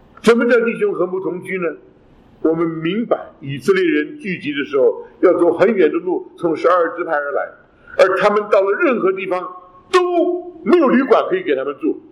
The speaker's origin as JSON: {"language": "Chinese", "country": "United States", "said": "我们美国人有句俗话"}